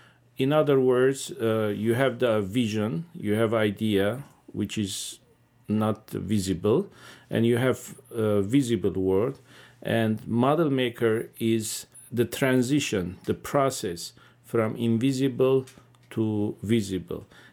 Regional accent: Aleppo, Aleppo Governorate, Syria; born there; English is a second language; Yeah, I was born in Aleppo, Syria.

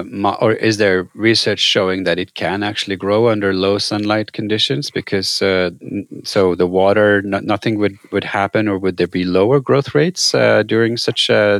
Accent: Norway; I grew up in Norway

